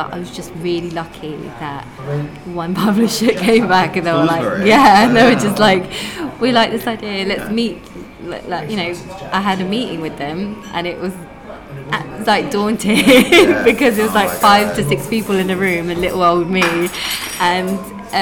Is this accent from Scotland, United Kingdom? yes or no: no; London, United Kingdom; I'm a Londoner, I grew up here